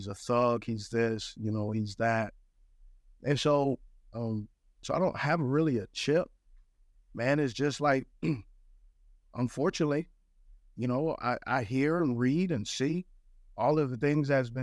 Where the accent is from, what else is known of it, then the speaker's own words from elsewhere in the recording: West Coast, United States; You know, growing up on the West Coast